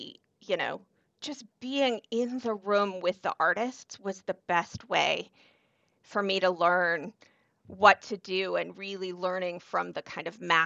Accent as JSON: {"language": "English", "region": "Colorado", "country": "United States", "said": "So I am from Colorado and went to the University of Northern Colorado"}